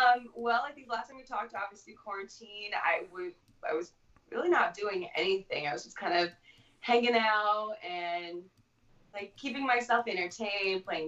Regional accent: Minnesota, United States; now in Los Angeles, United States; I'm originally from Minnesota. I live

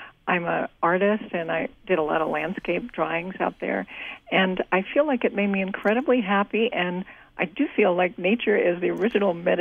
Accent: New York City, New York, United States; No, I grew up in New York City, but luckily we spent the summers in different places that were like Long Island and were more in nature.

